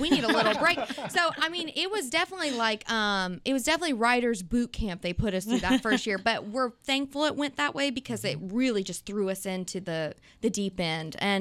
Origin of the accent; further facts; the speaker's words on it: Sulphur Springs, Texas, United States; We grew up on the … family farm. Mm-hmm. Every … lived about a field away from each other. And we grew up in FFA 4-H, loved the farm life, and our family is very special to us. And when you go through Sulphur Springs, it's so small.